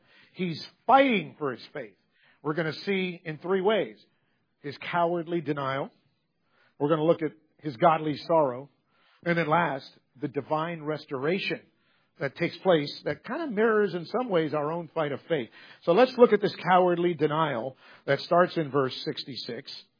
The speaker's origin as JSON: {"language": "English", "region": "New York", "country": "United States", "said": "I'm from New York, but I don't have that accent."}